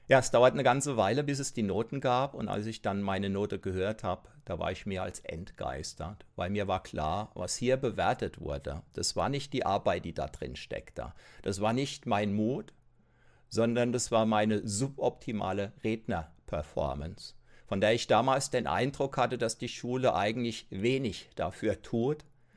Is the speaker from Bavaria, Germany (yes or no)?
no; Kaiserslautern, Rhineland-Palatinate, Germany; ein kostenloser Infoabend in meiner Heimatstadt Kaiserslautern damals angeboten